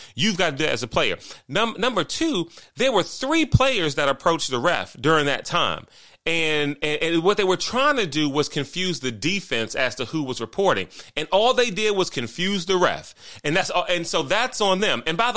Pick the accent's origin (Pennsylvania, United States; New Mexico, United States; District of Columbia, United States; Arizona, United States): District of Columbia, United States; Washington; I'm a DC native, born and raised in Northeast DC, been in the DMV my entire life.